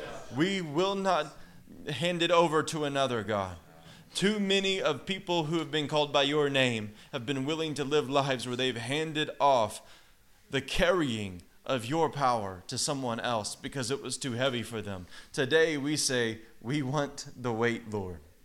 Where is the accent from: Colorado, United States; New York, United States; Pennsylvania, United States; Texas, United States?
Texas, United States; America. Even worse, Texas. And I'm Texan.